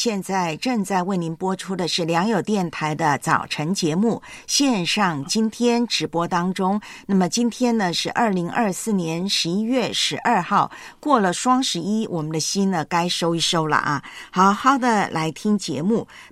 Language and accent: Chinese; Taiwan; 我老家呢台湾教会啊有长辈